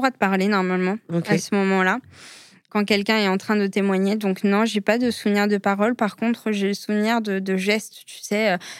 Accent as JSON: {"language": "French", "country": "Netherlands", "said": "c'était compliqué, parce qu'on est néerlandais"}